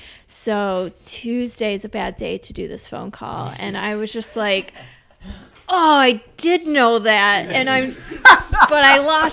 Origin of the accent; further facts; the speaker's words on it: Lakewood, Ohio, United States; hi, I'm from Lakewood, Ohio.